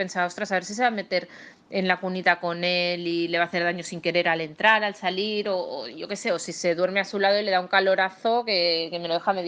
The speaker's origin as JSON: {"language": "Spanish", "town": "Barcelona", "region": "Catalonia", "country": "Spain", "said": "soy de Barcelona. Yo soy madre de 2 niños"}